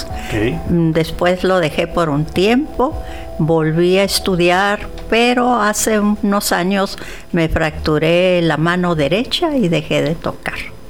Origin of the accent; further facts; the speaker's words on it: Tijuana, Baja California, Mexico; born there; Yo nací aquí en Tijuana, zona centro, 1941.